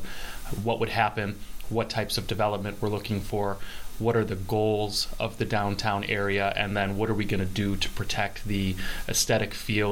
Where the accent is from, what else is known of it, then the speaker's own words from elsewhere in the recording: Princeton, Wisconsin, United States; I'm formerly from Princeton, Wisconsin, in Green Lake County